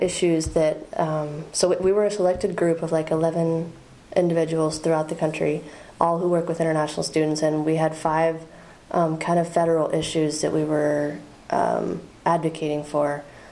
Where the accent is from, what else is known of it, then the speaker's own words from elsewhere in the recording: Ruidoso, New Mexico, United States; moved away as an adult; Yep, I'm from Ruidoso, New Mexico.